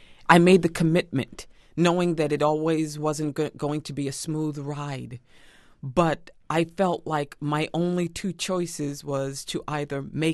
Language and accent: English; Central Falls, Rhode Island, United States; also born or lived in St. Matthews, South Carolina; I was born in St. Matthew, South Carolina, on a plantation in my grandmother's house. My grandmother delivered me. And of course, they had a lot of religion there. But once we moved to Central Falls, Rhode Island, being the only black family in 1965